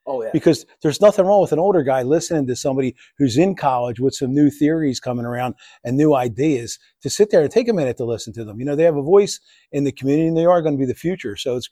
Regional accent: Conshohocken, Pennsylvania, United States; growing up in the Philadelphia area, up in Conshohocken, my dad worked in a steel mill.

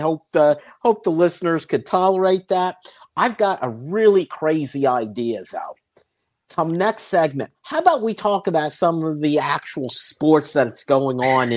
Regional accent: Berwick, Pennsylvania, United States; I'll get you to my hometown, which is Berwick, and take you to the Berwick Brewery.

